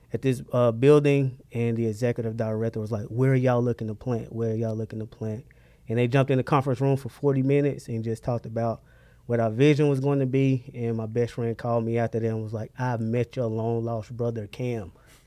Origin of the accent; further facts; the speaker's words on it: Gaffney, South Carolina, United States; we took y'all to my hometown, Gaffney